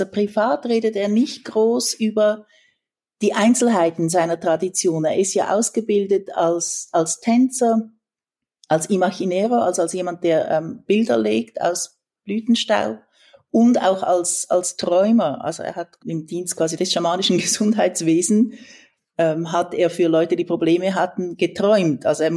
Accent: Switzerland; now in San Francisco, United States; ich ecke in der Schweiz immer an, ich bin keine typische Schweizerin.

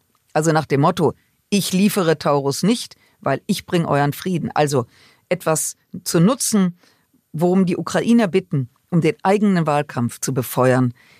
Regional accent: Rhineland, Germany; und jetzt komme ich aus dem Rheinland

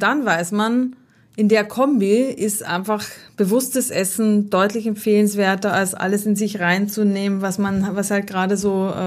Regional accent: Austria; Ich bin Österreicherin

